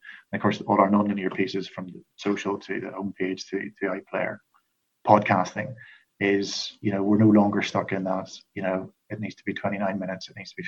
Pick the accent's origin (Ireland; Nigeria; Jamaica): Ireland; I mean, I'm Irish and we swear a lot